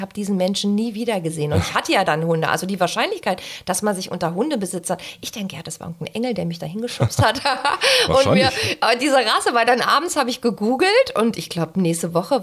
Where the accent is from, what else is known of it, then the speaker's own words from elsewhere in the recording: Berlin, Germany; born there; Eigentlich in Britz, aber in Zehlendorf habe ich lange jetzt immer gewohnt und also eigentlich Britz.